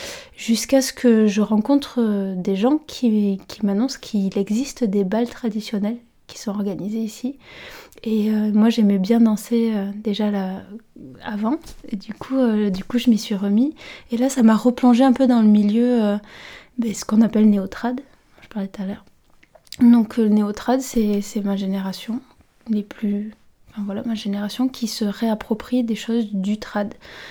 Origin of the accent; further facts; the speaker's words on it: Nouvelle-Aquitaine, France; Alors moi je viens du Béarn, donc j'ai grandi dans une petite vallée qui est à la frontière espagnole.